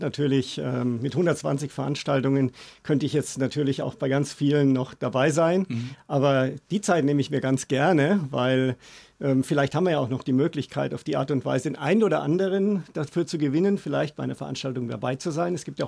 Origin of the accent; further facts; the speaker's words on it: Kreuzwertheim, Bavaria, Germany; Ich bin ja in Kreuzwertheim aufgewachsen, in Miltenberg geboren. Meine Eltern haben in Kreuzwertheim dann gebaut und bin dort aufgewachsen. Wir waren am Ortsrand